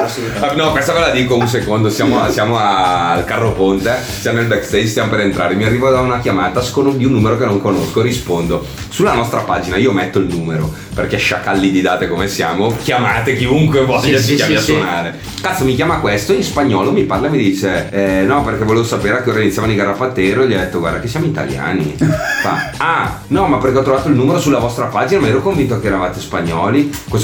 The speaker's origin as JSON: {"language": "Italian", "town": "Brescia", "region": "Lombardy", "country": "Italy", "said": "noi siamo di Brescia, non abbiamo manager."}